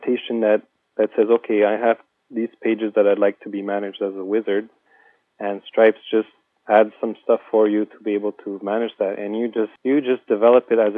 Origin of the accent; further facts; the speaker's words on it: Montreal, Quebec, Canada; since I'm from Montreal, Canada